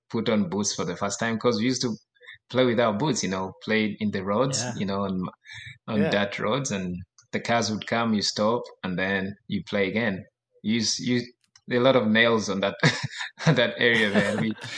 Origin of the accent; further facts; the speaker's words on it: Uganda; So, as you said, I was born and raised in Uganda.